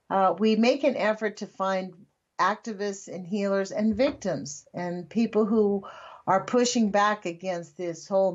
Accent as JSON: {"language": "English", "country": "United States", "said": "I have to say, as an American, it hurts to realize that we have a government built up"}